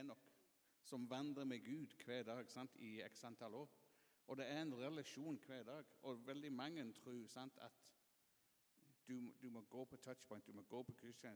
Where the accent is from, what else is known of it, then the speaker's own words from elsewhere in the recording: England, United Kingdom; Norwegian is a second language; jeg er mann og jeg er engelskmann. Og når vi vokser opp i England, sant, så har vi fortalt at stiff upper lip, sant?